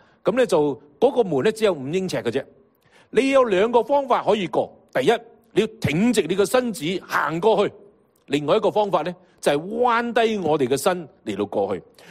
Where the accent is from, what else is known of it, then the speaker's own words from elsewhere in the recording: Guangdong, China; 其实我哋广东人自叻噶啦